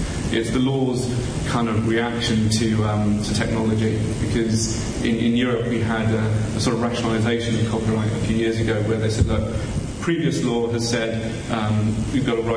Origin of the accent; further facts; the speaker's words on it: England, United Kingdom; because I'm an English lawyer.